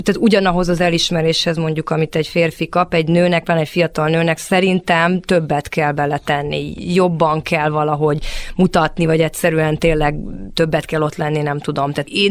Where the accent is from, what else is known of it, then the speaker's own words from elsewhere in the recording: Hungary; Magyarországról egy fiatal, egy nő, mondjuk pont ez kuriózum is volt